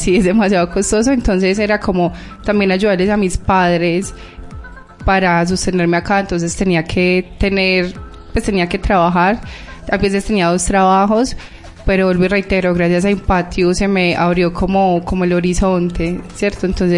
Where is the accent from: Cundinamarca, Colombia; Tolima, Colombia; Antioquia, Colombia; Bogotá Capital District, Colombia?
Antioquia, Colombia; Santa Rosa de Osos; Digamos que yo soy de Santa Rosa de Osos.